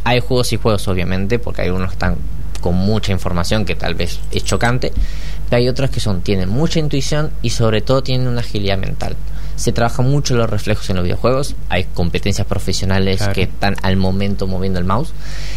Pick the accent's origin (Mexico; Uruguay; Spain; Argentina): Argentina; somos argentinos